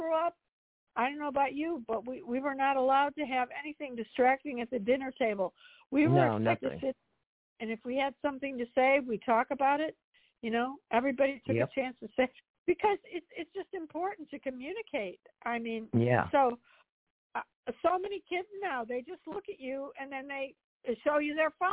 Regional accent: Chicago, Illinois, United States; They'd all be watching. I grew up in Chicago. They'd be watching the Bears, the Cubs.

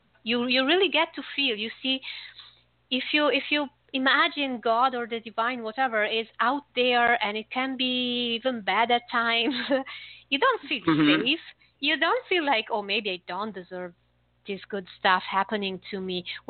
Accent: Florence, Tuscany, Italy; you would love Tuscany then. I'm from Florence, and you would like that area then.

